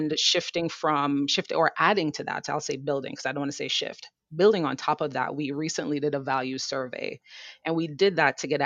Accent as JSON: {"language": "English", "country": "Jamaica", "tie": "born or raised there", "lives_now": "New York, United States", "said": "And I'm a New Yorker, born and raised in Jamaica, but I'm a New Yorker."}